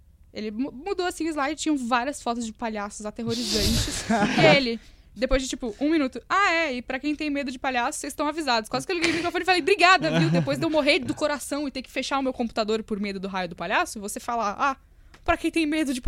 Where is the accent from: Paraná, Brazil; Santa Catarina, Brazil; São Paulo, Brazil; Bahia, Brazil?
Santa Catarina, Brazil; Florianópolis; born there; Eu nasci em Floripa, por isso que... Em Floripa.